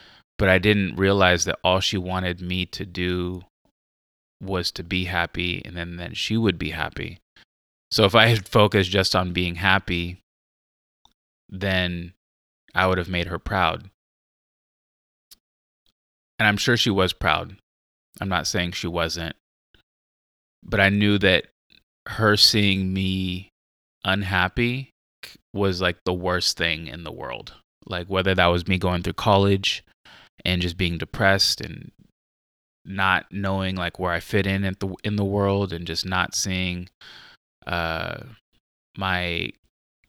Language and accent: English; United States; Like they were like growing up in the States, like the Three Ninjas